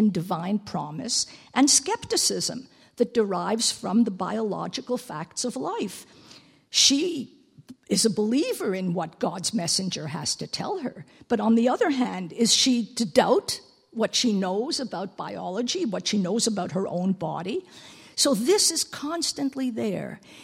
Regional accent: Montreal, Quebec, Canada; I come from Montreal. I grew up in Montreal.

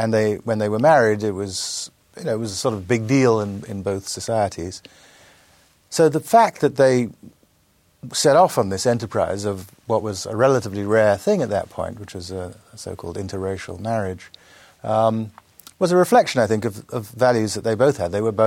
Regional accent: Kumasi, Ashanti, Ghana; also born or lived in London; by the time I was about one, we were in Ghana, and I basically grew up there in the town of Kumasi, which is the capital of an old empire, Asante, which is now part of modern Ghana.

